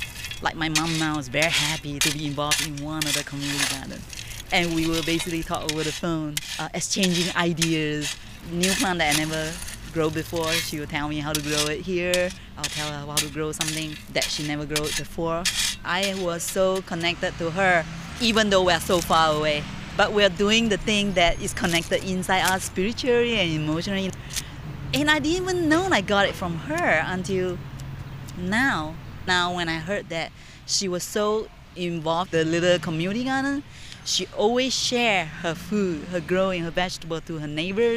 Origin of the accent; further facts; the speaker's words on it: Singapore; I was originally from Singapore. Like I used to grow up in a village where my mom used to own 5 acre orchids farming.